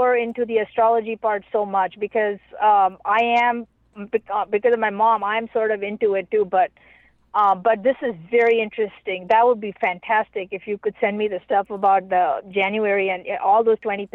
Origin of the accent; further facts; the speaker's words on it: India; Because I'm from India. We do a lot of astrology